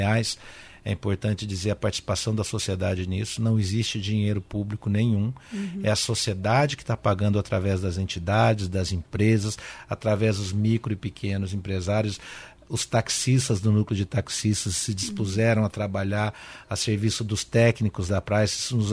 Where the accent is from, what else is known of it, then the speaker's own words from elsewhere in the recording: Maringá, Paraná, Brazil; born there; Eu que nasci aqui em Maringá, sei da importância de nós termos uma cidade como Maringá.